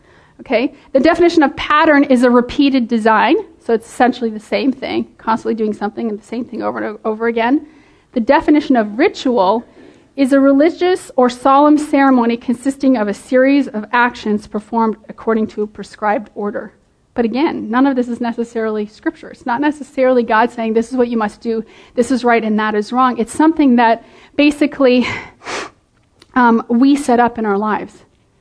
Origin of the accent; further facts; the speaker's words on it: English Canada, Canada; I grew up in English Canada, and when we moved to French Canada, it was a culture shock.